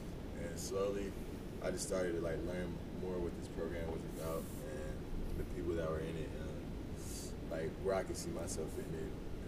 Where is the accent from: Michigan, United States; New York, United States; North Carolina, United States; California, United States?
North Carolina, United States; Maybe because I was at home. I'm from North Carolina, so like, I felt like I was right at home.